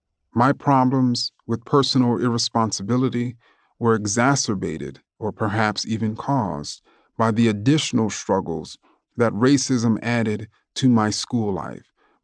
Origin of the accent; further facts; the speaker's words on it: Queens, New York, United States; accent: New York; I lost the purity of my New York accent and jump shot, but I found living, breathing, laughing friends like Chris, Maya, Jovan, and Brandon. My schoolwork did not recover. I never bothered much with class back in Queens.